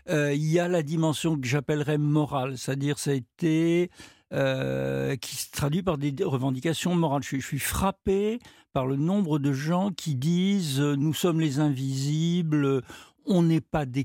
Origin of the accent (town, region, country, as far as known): Paris, Île-de-France, France